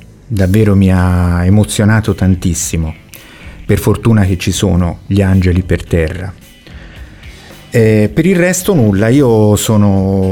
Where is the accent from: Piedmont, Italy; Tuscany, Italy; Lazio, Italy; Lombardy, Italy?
Tuscany, Italy; Florence; vengo da Firenze